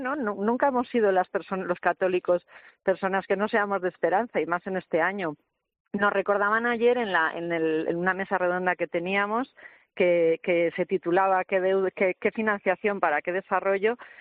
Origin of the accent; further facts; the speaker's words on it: León, Castile and León, Spain; now in Seville, Spain; Aquí los sevillanos, que están muy acostumbrados, yo que soy leonesa, imaginaos el calor que pasaremos